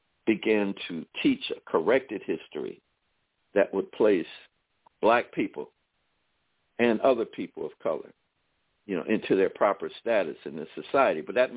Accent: United States; these movies helped shape my life as an American, as a male, and as a so-called member of a minority race.

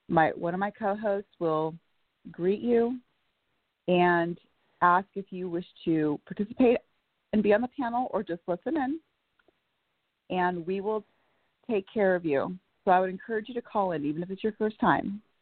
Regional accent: Bellevue, Washington, United States; I'm from Bellevue, Washington.

